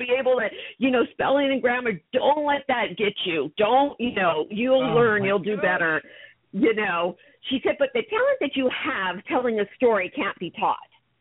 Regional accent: Huntington Beach, California, United States; So, you know, growing up in this area, I grew up in Huntington Beach and moved to Newport later on

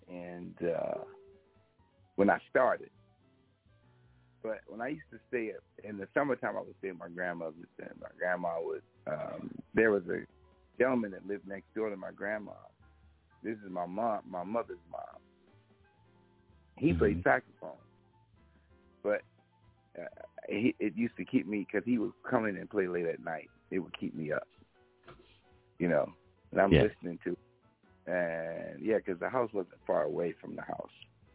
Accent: Baltimore, Maryland, United States; I'm from originally from the Baltimore, Maryland area.

